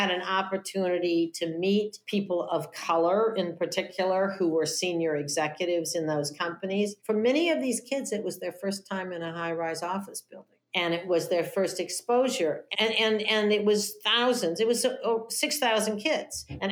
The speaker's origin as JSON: {"language": "English", "region": "Midwest", "country": "United States", "tie": "born or raised there", "said": "I guess I grew up with that in the Midwest because everybody owned a home."}